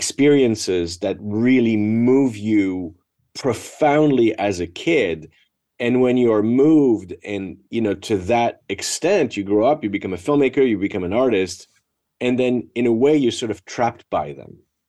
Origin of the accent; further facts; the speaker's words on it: Geneva, Switzerland; You know, I grew up in Switzerland, in Geneva